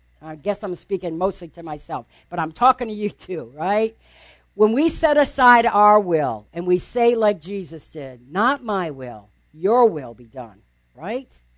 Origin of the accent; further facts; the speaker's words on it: Rhode Island, United States; moved away; I mean, I'm from New England, right? Rhode Island, where there's lots of snow right now. And I moved to Florida for a good reason.